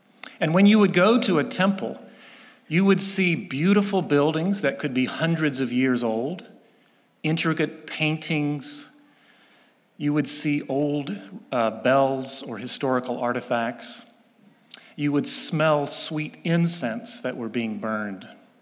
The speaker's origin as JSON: {"language": "English", "country": "South Korea", "tie": "born or raised there", "said": "I grew up in South Korea. My parents were Presbyterian missionaries sent out by this church in 1954."}